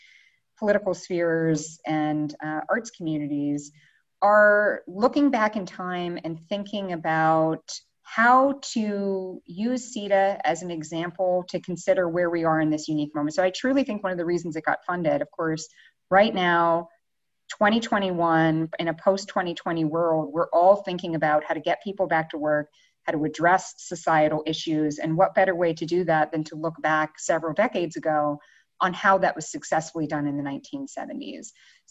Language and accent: English; West Virginia, United States; And where I grew up in West Virginia, we had a lovely post office, big columns and marble floors that was built at that time.